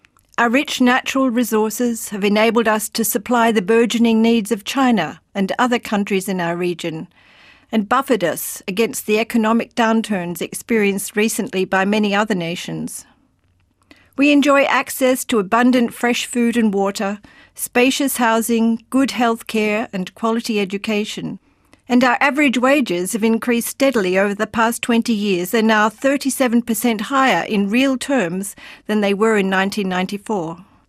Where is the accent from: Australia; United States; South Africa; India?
Australia; Melbourne, Victoria; I grew up in Melbourne in a family rich in love, although not money, and my brother, sister and I received an excellent education in government schools.